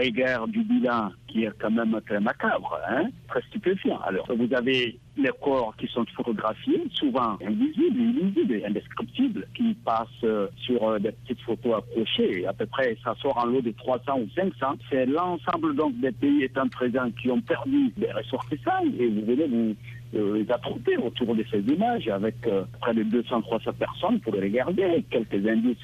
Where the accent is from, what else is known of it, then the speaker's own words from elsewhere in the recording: Mali; notamment chez nous au Mali